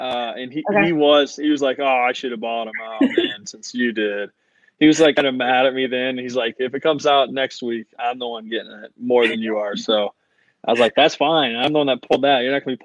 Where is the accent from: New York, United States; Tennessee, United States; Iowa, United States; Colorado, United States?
Iowa, United States; So we collect players that have gone to Iowa State University because we're from Iowa.